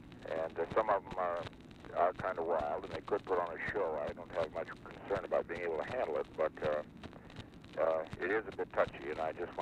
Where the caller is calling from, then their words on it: Dallas, Texas, United States; I'm calling you from Dallas now.